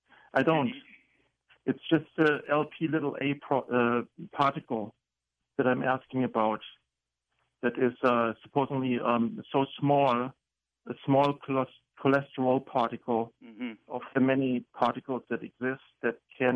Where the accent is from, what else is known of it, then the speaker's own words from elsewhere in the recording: Germany; accent: German; English is a second language; German, originally.